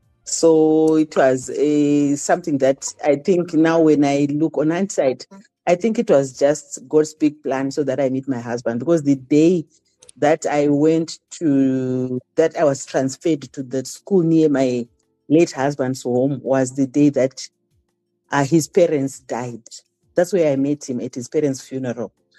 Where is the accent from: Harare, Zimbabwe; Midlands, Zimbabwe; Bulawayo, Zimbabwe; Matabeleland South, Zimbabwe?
Midlands, Zimbabwe; Gweru; born and bred in Gweru, went to school in Gweru.